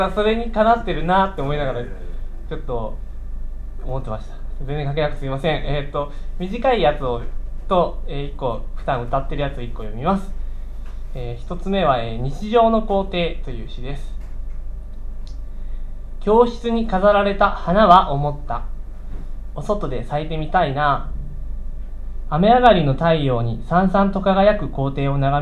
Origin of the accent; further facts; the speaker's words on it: Oita, Japan; 大分から来ました。